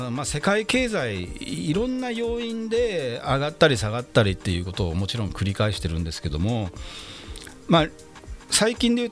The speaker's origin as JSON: {"language": "Japanese", "town": "Yokohama", "region": "Kanagawa", "country": "Japan", "tie": "born or raised there", "said": "私地元横浜鶴見区出身、 … がお届けしております。"}